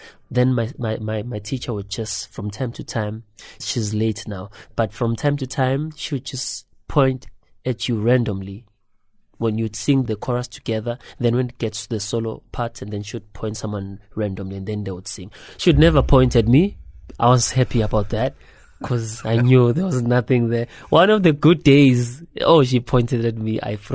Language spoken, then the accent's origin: English; Piet Retief, Mpumalanga, South Africa; Yes, so I'm from Mpumalanga, a small town. They don't like us saying small town anymore. Pit Retief.